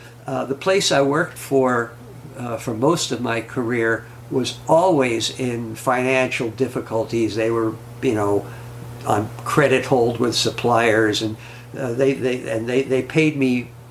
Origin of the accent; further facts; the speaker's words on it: New York City, New York, United States; Grew up in New York City.